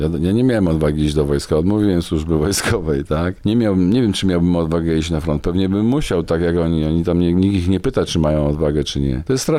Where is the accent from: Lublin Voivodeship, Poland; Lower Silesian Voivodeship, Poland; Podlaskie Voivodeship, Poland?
Lower Silesian Voivodeship, Poland; born there; dumny z tego, że mam te korzenie wschodnie, nie? Że tam gdzieś tam na tej Ukrainie, gdzieś tam w okolicach Lwowa ta rodzina kiedyś była. Później zostali repatriowani, no i się urodziłem w okolicach Wrocławia już jakby z repatriantów.